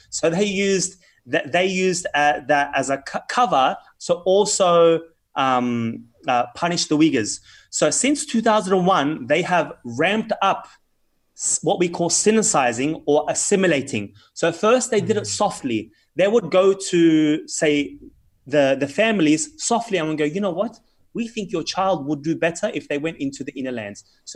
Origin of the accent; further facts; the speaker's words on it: Australia; Born and raised in Australia. Yes.